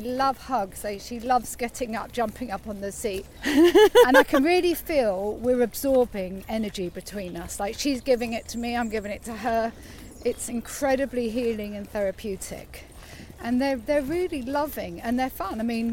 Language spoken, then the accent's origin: English; Bushey, East of England, United Kingdom; I was from Bushy. Grew up on a council estate in a three-bedroom house with five kids. So I shared a bedroom with my two sisters.